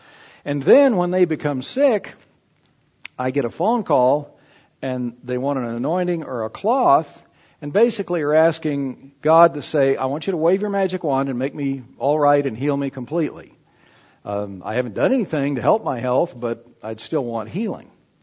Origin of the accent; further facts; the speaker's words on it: El Paso, Texas, United States; When I grew up in El Paso, Texas, I loved baseball